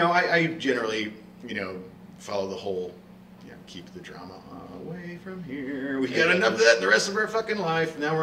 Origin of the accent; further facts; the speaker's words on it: California, United States; I'm kind of from the Sacramento Valley myself.